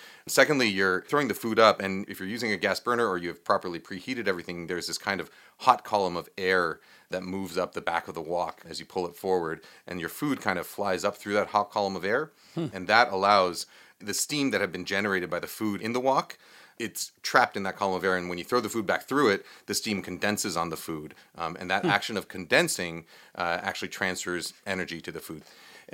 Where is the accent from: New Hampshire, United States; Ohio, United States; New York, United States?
New York, United States; I grew up in New York, and we grew up eating Cantonese and Hong Kong-inspired Chinese-American food in Chinatown, right?